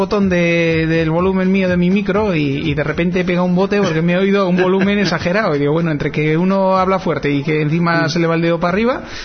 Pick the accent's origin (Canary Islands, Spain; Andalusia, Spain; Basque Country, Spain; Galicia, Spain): Basque Country, Spain; Bilbao; yo soy del centro, que tú eres de los aledaños, pero yo soy de Bilbao, el centro.